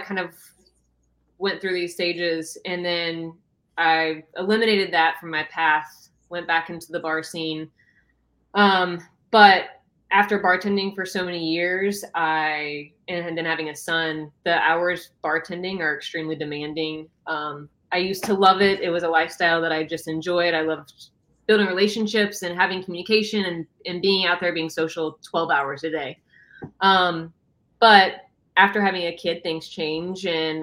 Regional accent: Ohio, United States; now in Nashville, United States; I'm originally from Ohio. And there's nothing about Ohio that I love. So I left as soon as I could and came straight to Nashville.

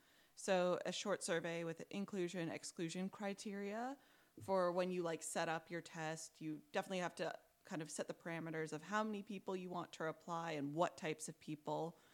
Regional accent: Canada; But like as a Canadian, I really am just shaking my head.

